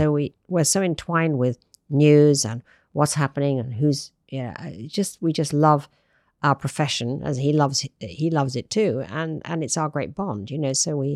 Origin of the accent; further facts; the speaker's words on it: United Kingdom; I'm British